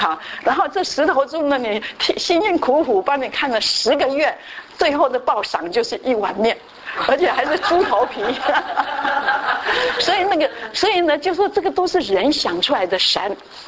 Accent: Taiwan; 所以像我们在台湾，我们从台湾来都知道，过年的时候呢

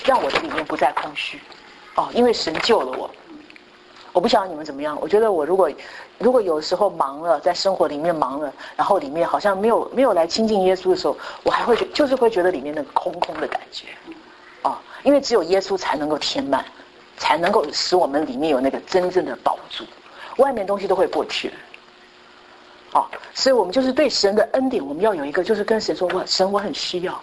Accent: China; 那我们中国人的话比较会看人家的缺点

